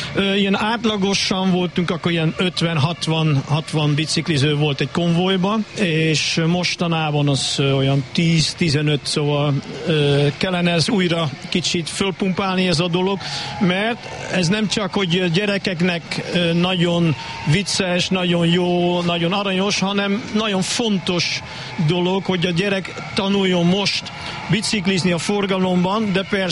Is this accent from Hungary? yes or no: no; Netherlands; Hungarian is a second language; Én holland vagyok.